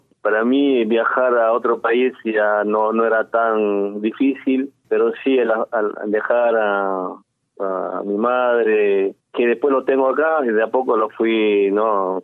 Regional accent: Ayacucho, Peru; now in Buenos Aires, Argentina; Yo, peruano, nacido en una comunidad andina. No sé, para tener una idea y tenga una referencia, les digo que vengo de un pueblo cerca de la Pampa de la Quinua

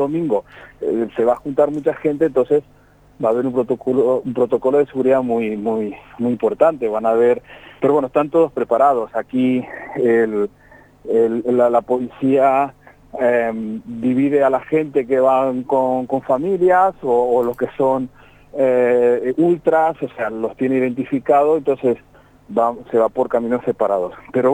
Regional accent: Fernández, Santiago del Estero, Argentina; also born or lived in Córdoba; los mejores y más lindos recuerdos que tengo en mi vida es de mi niñez, ahí, claro, en Santiago del Estero, en Fernández, exactamente. Y después ya me tuve que ir a los últimos años de la primaria, ya me tuve que ir a la capital de Santiago, y la secundaria ya me fui a Córdoba a estudiar

